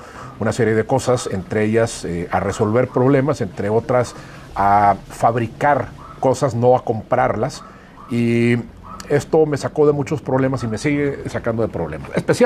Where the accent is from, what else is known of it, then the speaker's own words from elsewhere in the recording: Monterrey, Nuevo León, Mexico; born there; Antes que nada le platico que yo nací en Monterrey.